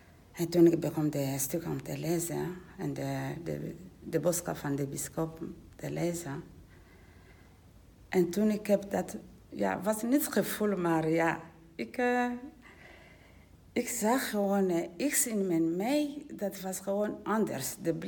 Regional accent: Almere, Flevoland, Netherlands; uit Almere.

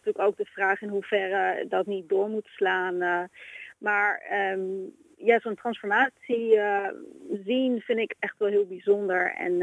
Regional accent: Amsterdam, North Holland, Netherlands; Ik ben dan opgegroeid in de Watergasmeer en ik heb kort in de Baarsjes gewoond en in de Pijp. En daarna toch weer teruggegaan naar Oost en dan de Indische buurt.

